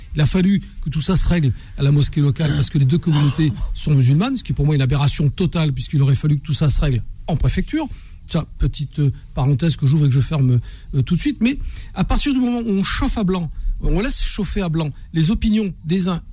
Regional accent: France; also born or lived in Algeria; j'ai été conçu au Maroc, je suis né en Algérie, donc quelque part, j'ai grandi en France

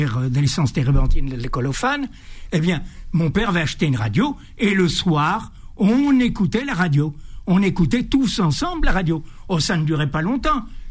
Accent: Bou Caïd, Tissemsilt, Algeria; dans Abou Kaïd, où j'ai grandi, à Boukaïd, on avait une radio collective.

